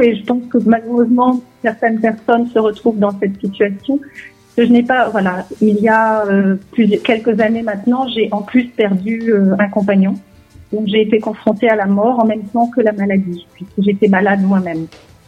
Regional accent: France; born there; moved away as an adult; je suis née en France d'un papa qui était originaire du Maroc, qui avait vécu le déracinement, qui a une origine juive

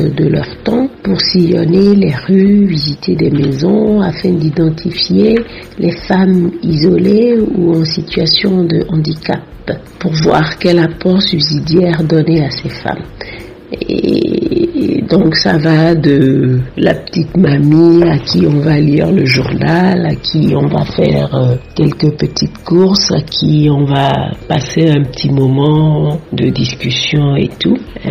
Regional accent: Togo; now in France; Dans ma présentation de départ, je disais que j'ai quitté le Togo par la force des choses. Donc c'est une expatriation pour des raisons familiales.

